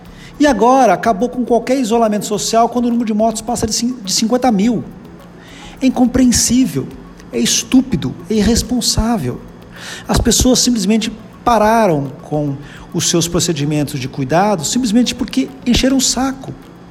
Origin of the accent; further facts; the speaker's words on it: Brazil; Mas somos nós, brasileiros, que estamos colocando tudo a perder.